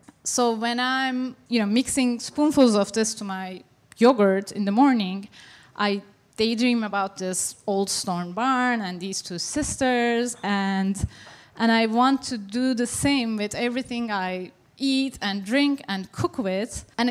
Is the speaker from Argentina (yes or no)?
no; Turkey; now in United States; They were my favorite fruit when I was growing up in Turkey.